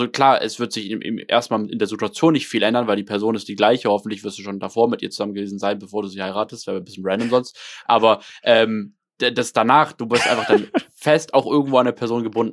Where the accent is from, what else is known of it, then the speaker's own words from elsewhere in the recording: Germany; Ich bin so happy, in diesem Land groß geworden zu sein.